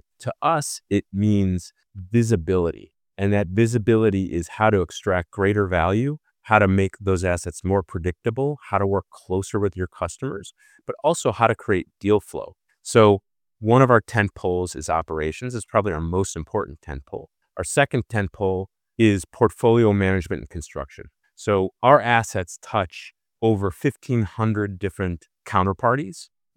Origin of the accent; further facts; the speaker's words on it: Midwest, United States; Well, I grew up in the Midwest, where we were familiar with a lot of transportation, obviously the automotive industry, but we saw a lot of rail cars, chassis, and trailers, and certainly airplanes going all over the place.